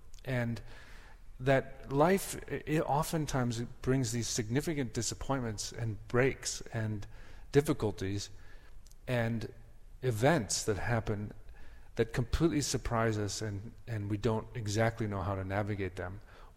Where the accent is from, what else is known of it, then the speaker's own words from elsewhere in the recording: Wisconsin, United States; It's growing up in Wisconsin, the day started to get a little bit warmer, the crocuses were starting to come up